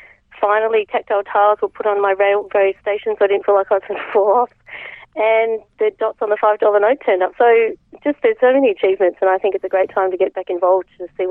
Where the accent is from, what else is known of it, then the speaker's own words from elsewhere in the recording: Melbourne, Victoria, Australia; now in Blue Mountains, Australia; I grew up in Melbourne. I went to the Burwood Blind School for a few years, and then I was educated in Melbourne.